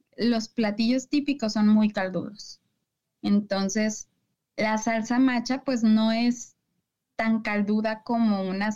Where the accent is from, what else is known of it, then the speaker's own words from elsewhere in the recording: Tlaquepaque, Jalisco, Mexico; de donde yo soy, de Tlaquepaque, las salsas martajadas o las salsas frescas son como lo más común